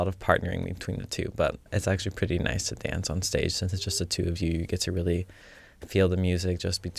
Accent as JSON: {"language": "English", "town": "Tampa", "region": "Florida", "country": "United States", "said": "I'm from Tampa, Florida, actually"}